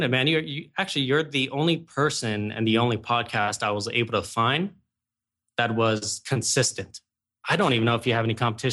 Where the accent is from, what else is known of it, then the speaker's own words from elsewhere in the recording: California, United States; born there; also born or lived in Japan; I was born in California and lived in different parts of the world. My father was in the military, so that allowed us to travel. I lived in Japan for about 3 years, came back.